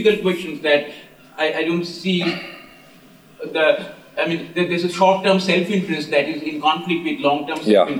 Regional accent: India; I'm from India. You know, we are building a large number of power plants right now using coal because that is cheap to build.

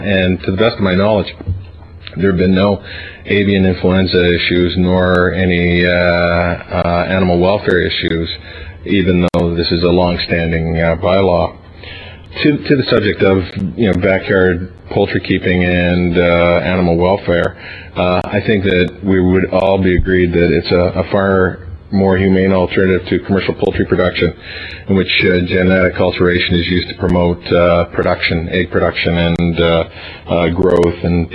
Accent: Vancouver, British Columbia, Canada; I was raised in and around Vancouver. My mother introduced her boys to backyard chicken keeping in Burnaby in the 1960s, and we subsequently took our chickens with us to Richmond and then to Port Coquitlam.

